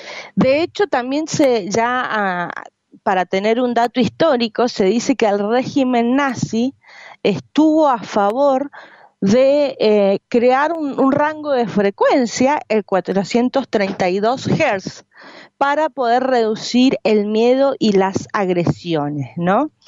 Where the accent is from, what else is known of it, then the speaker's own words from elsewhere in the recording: Mendoza, Argentina; Promocionando la ciudad de San Luis siendo mendocina